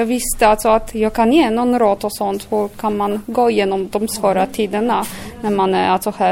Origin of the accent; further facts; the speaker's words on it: Poland; now in Sweden; Jag har kommit till Sverige för ungefär 6 år sedan och jag är från Polen. Det är även mina föräldrar.